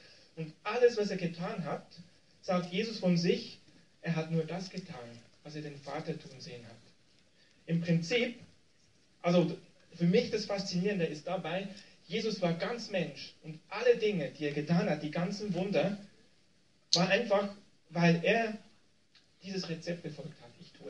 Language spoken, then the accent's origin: German; Switzerland; Keine Absicht, ich bin auch Schweizer, aber das ist ja nur nebenbei.